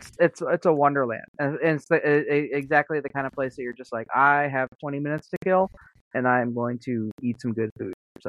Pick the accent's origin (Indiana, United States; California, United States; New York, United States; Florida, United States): Florida, United States; Eric, let me tell you one thing though, because I come from Florida, where gas station food in general is a huge risk.